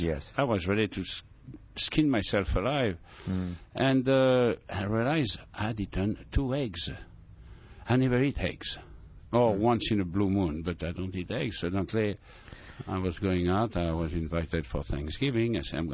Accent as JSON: {"language": "English", "country": "France", "second_language": "English", "said": "I'm from France, as you can hear, and I was in restaurant business for about 40 years in Newport and around."}